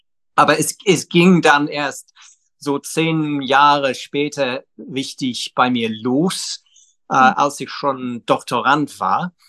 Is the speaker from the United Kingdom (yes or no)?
yes; England, United Kingdom; now in London, United Kingdom; Ich bin in Nordengland groß geworden